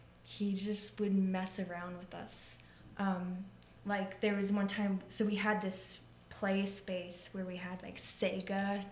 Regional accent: Michigan, United States; now in Atlanta, United States; I'm originally from Michigan, so I'm what you would call a Michigander or a Uper, because I'm from the UP. Mm-hmm. Currently living in Atlanta and here in Ojai

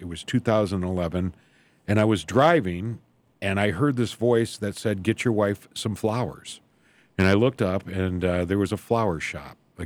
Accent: Michigan, United States; born there; I started my career in Michigan. I went to college. I was born in Michigan. I got married in Michigan.

